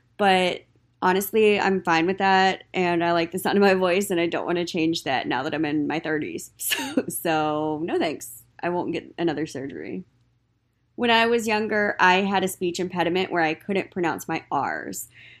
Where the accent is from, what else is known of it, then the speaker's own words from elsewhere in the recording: Virginia, United States; I was born in Harrisonburg, Virginia, and raised in Rockingham County, so pretty much the same area my entire life.